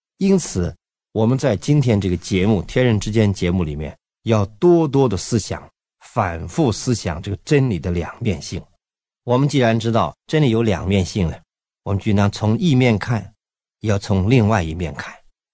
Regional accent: North China, China; 我是北方人呢，我们常常吃烤饼烙饼

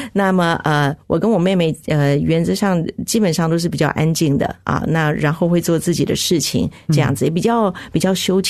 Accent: Taipei, Taiwan; 现在的松山区哦，华航后面有一片以前叫做光复东村的眷村，那我以前就是在那儿长大的，那我父母亲他们其实是南部上来的，然后第一代在台北落地尝试要生根

